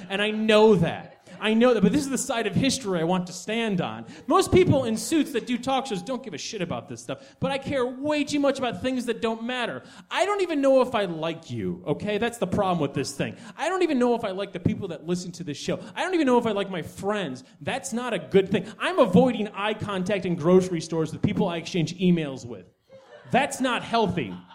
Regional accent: Chicago, Illinois, United States; I'm from Chicago. My favorite team is Chicago Blackhawks.

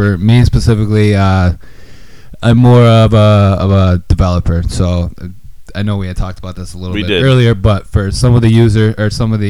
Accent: Michigan, United States; I'm from the Lansing area, so okay. A very small town outside of Lansing, Michigan.

